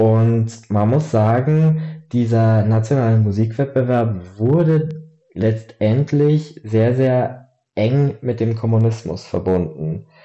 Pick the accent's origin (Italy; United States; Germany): Germany; Vilshofen, Bavaria; Ich komme aus Vilshofen in Niederbayern und bin Historiker, was deutsch-tschechische Beziehungen angeht. Ich komme, wie gesagt, aus Niederbayern, habe aber slawische Wurzeln.